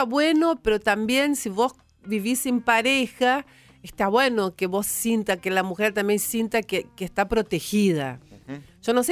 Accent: Campo Belo, Minas Gerais, Brazil; Spanish is a second language; Cerca de Belo Horizonte.

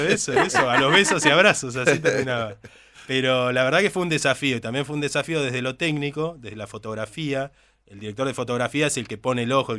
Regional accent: Villa Ballester, Buenos Aires Province, Argentina; born there; Tengo 43 años. Yo nací en Villa Ballester

